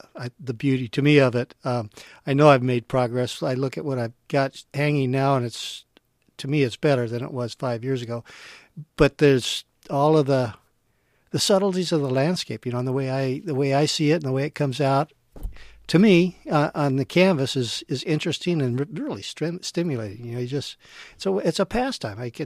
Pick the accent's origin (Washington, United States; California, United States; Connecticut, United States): California, United States; Santa Barbara; Santa Barbara.